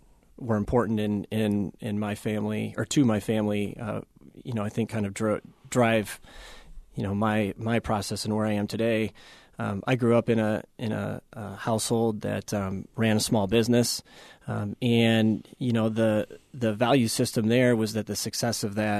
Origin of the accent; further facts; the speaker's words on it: Cedar Rapids, Iowa, United States; I was born and raised in Cedar Rapids and went to George Washington Senior High School, which is a pretty diverse school.